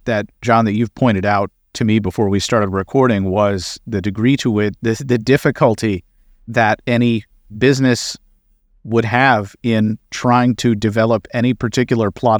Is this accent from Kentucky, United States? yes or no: yes; Kentucky, United States; In 2022, there was a clamor in my home state of Kentucky because Buc-ee's was going to launch its first store in Kentucky outside of Richmond.